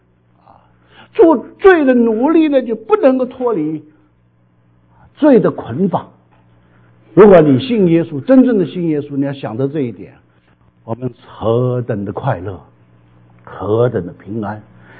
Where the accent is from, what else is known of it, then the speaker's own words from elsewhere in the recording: Hong Kong; 我小时候在香港长大的，我们这个家呢住在这个乡村里边